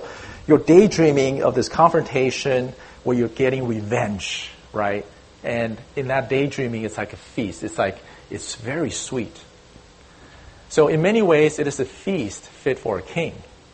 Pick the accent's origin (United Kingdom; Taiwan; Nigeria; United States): Taiwan; Now, I remember when I was growing up in Taiwan, I read this Chinese folk story.